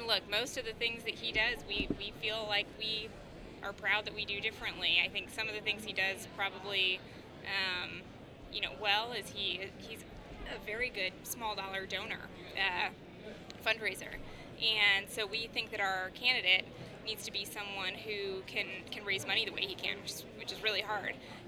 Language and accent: English; Indiana, United States; like I said, I'm from Indiana, and a lot of people there, even people who voted for Trump